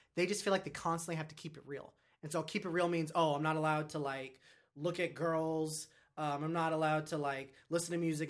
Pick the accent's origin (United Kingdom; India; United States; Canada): United States; Ohio; Born and raised in Ohio.